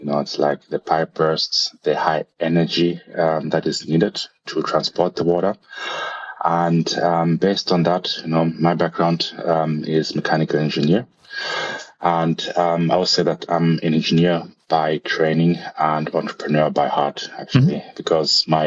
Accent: Zambia; I come from Zambia, as already mentioned, where water is scarce.

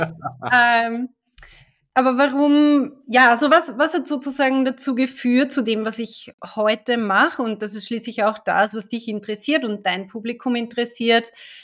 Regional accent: Austria; accent: Austrian; now in Switzerland; ich bin keine Schweizerin, gell? Ich kann jetzt nicht aufwarten mit irgendwie Schweizer Akzent oder so. Also das, was du hörst, das ist österreichisch.

